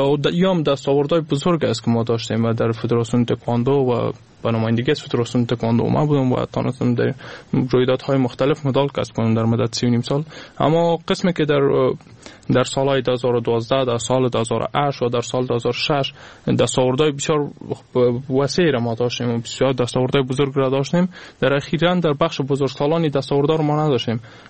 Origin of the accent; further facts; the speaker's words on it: Afghanistan; ما از افغانستان هستم، از مردم افغانستان هستم.